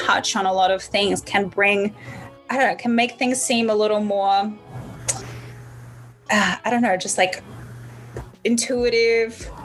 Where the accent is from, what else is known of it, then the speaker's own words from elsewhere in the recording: Australia; especially like I've experienced this too as an Australian, because our culture is a little bit different